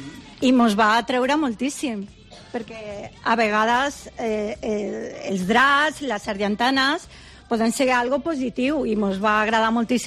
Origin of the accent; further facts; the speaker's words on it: Palma, Balearic Islands, Spain; Soc de Palma de Mallorca i me feia un pot de coratge xerrar el mallorquí. Jo no sabia si xerrar castellà